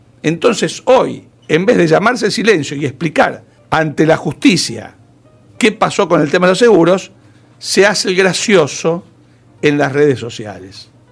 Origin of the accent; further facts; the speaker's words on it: Argentina; Y como muchos periodistas, como muchos argentinos, estábamos de acuerdo